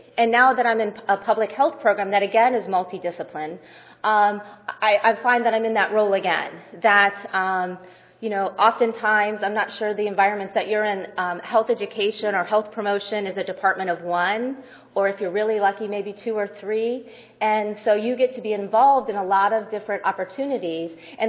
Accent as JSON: {"language": "English", "region": "Ohio", "country": "United States", "said": "My husband came with me for the first part of the trip, and he had an early morning flight, and we're from Ohio"}